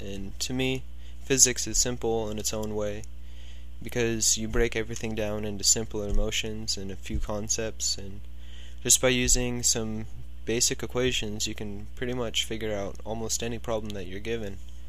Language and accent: English; La Mesa, California, United States; also born or lived in Ramona; I am originally from the San Diego area. I grew up in La Mesa, and then I moved a few miles east and north up to Ramona in about the sixth grade, and that's where I finished up middle school and went to high school, and I'm still living there now